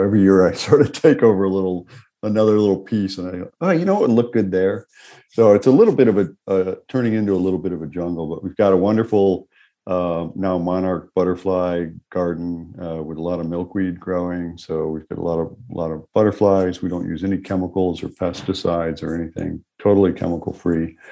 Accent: Syracuse, New York, United States; So I grew up in Syracuse, New York, and my grandfather had a small farm where he grew strawberries, grew corn, potatoes, veggies, and things like that.

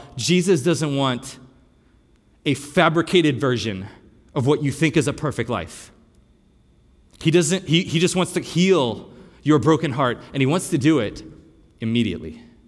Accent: Pennsylvania, United States; I can say that because I'm from Pennsylvania.

